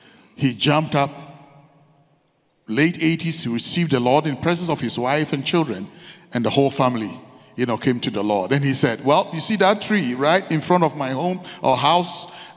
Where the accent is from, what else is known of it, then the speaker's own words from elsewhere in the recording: Ghana; from Ghana, West Africa. I've been back there with my wife and family serving the Lord among the unreached.